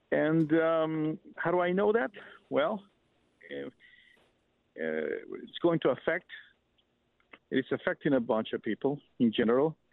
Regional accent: Texas, United States; born there; I was born in Texas. My family has been in this country way before this was the United States of America, 1601.

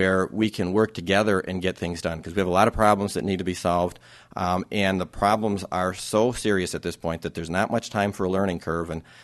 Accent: La Crosse, Wisconsin, United States; Started my own practice here in La Crosse. I grew up in La Crosse, in fact.

